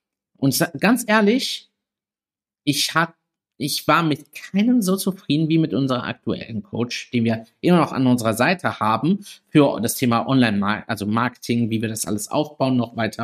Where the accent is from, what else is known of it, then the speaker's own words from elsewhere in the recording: Southern Italy, Italy; ich komme aus Süditalien. Da sind viele Männer sehr konservativ eingestellt.